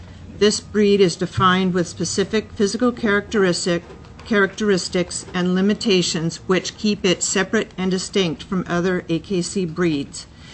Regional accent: Palmer, Alaska, United States; I'm from Palmer. I have lived in Alaska for 25 years.

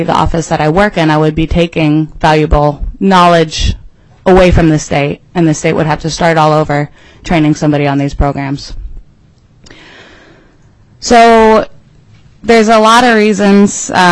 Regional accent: West Virginia, United States; I grew up in the Mountain State, which is not Alaska, is actually West Virginia.

